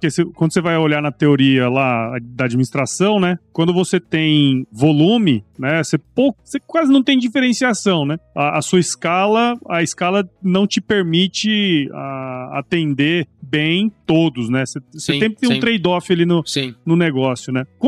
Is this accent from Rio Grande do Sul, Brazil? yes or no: no; Mato Grosso, Brazil; eu venho de Mato Grosso, né? Como eu comentei. Lá são grandes áreas, né?